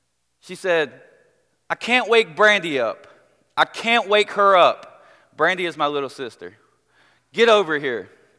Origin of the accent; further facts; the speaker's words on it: Beckley, West Virginia, United States; Like I said, I grew up in Beckley, West Virginia. And it wasn't even a bad childhood.